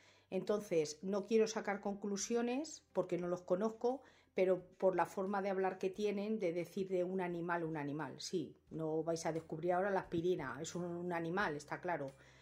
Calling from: Madrid, Community of Madrid, Spain; Hola, buenas noches.

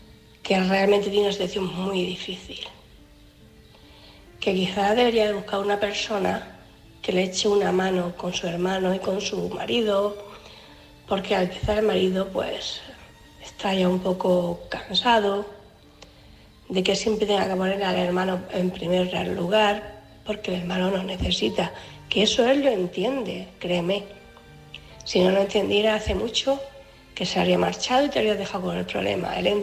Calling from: Cartagena, Region of Murcia, Spain; corresponsal de Cartagena

